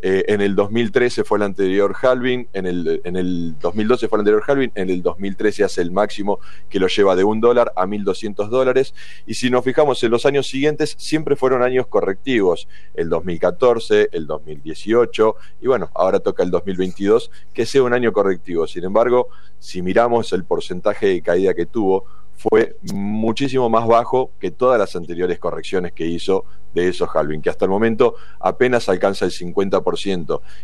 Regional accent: Argentina; Sin lugar a dudas, sería interesante como argentino caminar por allá

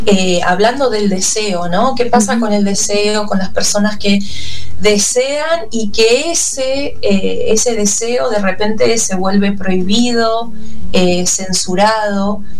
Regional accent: Paso de los Libres, Corrientes, Argentina; yo vengo de Paso de los Libres Corrientes, que es un pueblo muy pequeño

